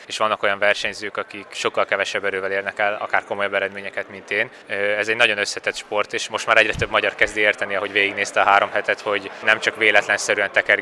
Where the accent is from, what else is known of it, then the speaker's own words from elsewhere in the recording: Hungary; magyarként először